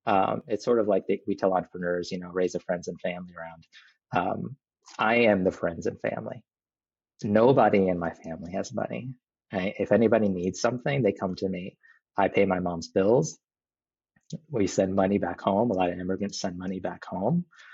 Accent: Florida, United States; also born or lived in New Jersey / North Carolina; I was born in New Jersey, raised in Florida, but spent most of my adult life in North Carolina, as well as a little bit of time internationally.

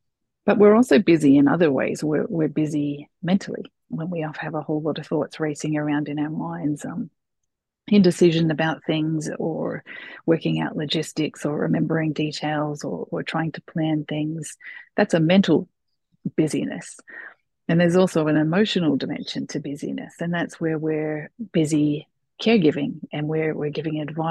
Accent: Sydney, New South Wales, Australia; I'm a wife, mum to four. You can probably tell from my accent. I am from Sydney, Australia.

